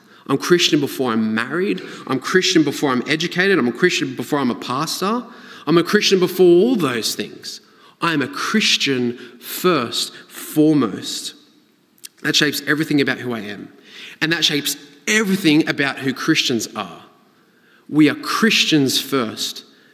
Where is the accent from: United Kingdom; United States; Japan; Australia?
United Kingdom; England; I'm from England.